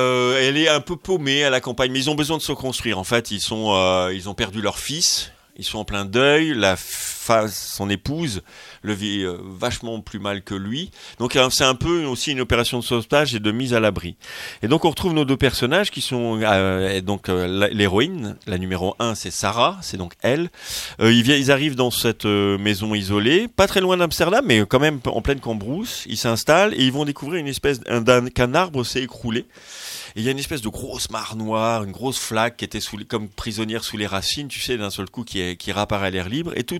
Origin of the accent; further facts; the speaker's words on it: Belgium; Ouais, en tant que belge.